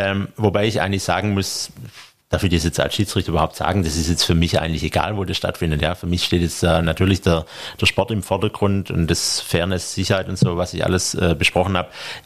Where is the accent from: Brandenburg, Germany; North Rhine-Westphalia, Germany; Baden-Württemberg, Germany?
Baden-Württemberg, Germany; Stuttgart; zum einen komme ich aus Stuttgart